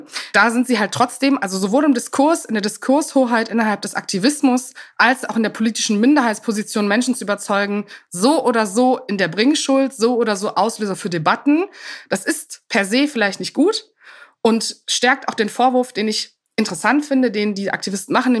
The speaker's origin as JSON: {"language": "German", "region": "Berlin", "country": "Germany", "said": "auch als Berliner E-Scooter und Radfahrerin auf dem Radweg"}